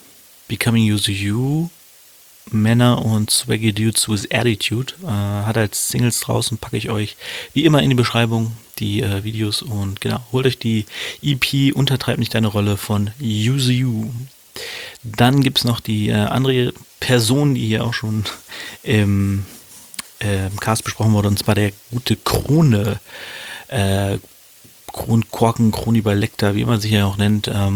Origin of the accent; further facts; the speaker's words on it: Hanover, Lower Saxony, Germany; zwei Rappern, die auch aus meiner Heimat kommen, aus meiner Heimatstadt Hannover